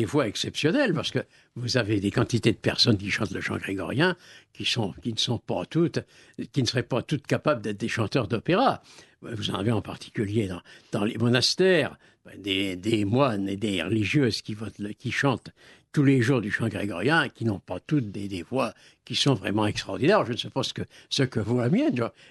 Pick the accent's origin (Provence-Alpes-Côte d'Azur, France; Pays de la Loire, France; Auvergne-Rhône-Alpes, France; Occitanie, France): Pays de la Loire, France; mon pays natal est à 20 km de l'abbaye de Solesmes